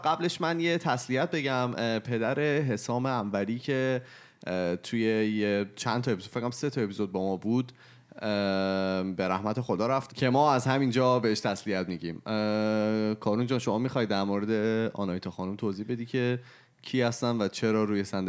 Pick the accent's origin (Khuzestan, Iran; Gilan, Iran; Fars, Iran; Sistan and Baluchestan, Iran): Fars, Iran; Shiraz; آناهیتا همشهری ماست، یعنی بچه شیراز هستم و بچه گل روزگار هستم